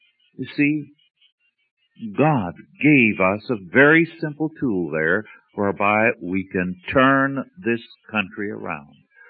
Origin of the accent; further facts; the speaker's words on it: Virginia City, Nevada, United States; born there; I was born there in Virginia City. My father built the house, and he worked as a foreman in the mines.